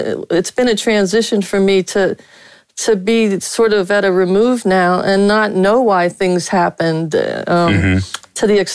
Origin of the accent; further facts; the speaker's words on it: Detroit, Michigan, United States; And they said, oh, damn, because I was from Detroit and my first name, they thought I was black.